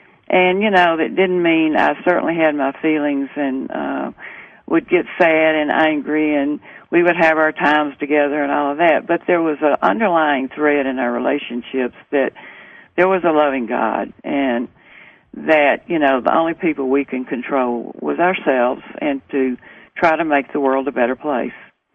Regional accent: Nashville, Tennessee, United States; Well, I grew up in Nashville, and at a very young age, I had a lot of questions about why we're down here and what's life all about.

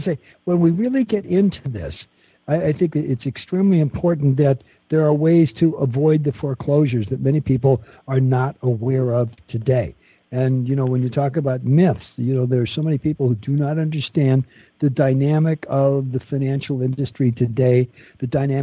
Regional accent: Bell, California, United States; I'm an old Los Angelino. I was brought up in Los Angeles. And I know you're. Oh, yeah. And by the way, I came from the most famous city in Southern California.

